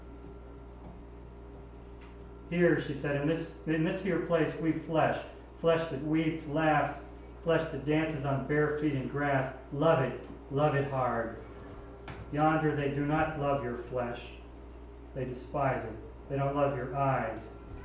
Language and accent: English; the South, United States; And I grew up in the South in the 1950s, and as a child I still remember a lynching in my town.